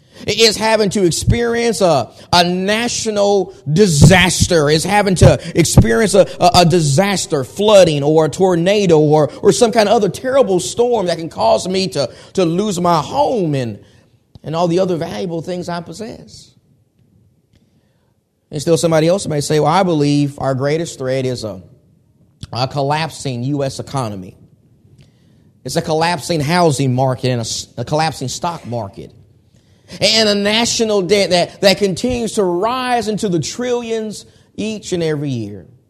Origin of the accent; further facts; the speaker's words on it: Nacogdoches, Texas, United States; also born or lived in Galveston, Texas; I am originally from Texas. I grew up in a town called Nacogdoches, Texas. That's the oldest town in Texas. And I was born actually in Galveston, Texas, but I was raised in Nacogdoches